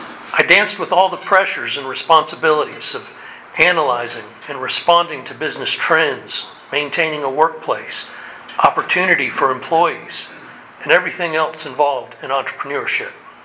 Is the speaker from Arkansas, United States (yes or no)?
no; Coral Springs, Florida, United States; I grew up in Coral Springs, Florida, and enjoyed Fort Lauderdale and all it had to offer as my stomping grounds.